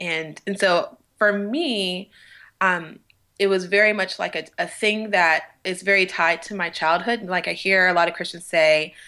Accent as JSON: {"language": "English", "town": "Oceanside", "region": "California", "country": "United States", "tie": "born there", "lives_now": "Los Angeles, United States", "said": "I was born on a military base in Oceanside, because my dad was a Marine for 20 years."}